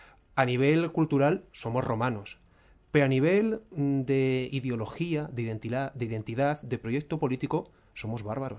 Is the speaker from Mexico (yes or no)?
no; Toledo, Castilla-La Mancha, Spain; Toledo, y yo como toledano lo digo, no tendría la importancia y el simbolismo que tiene hoy en día.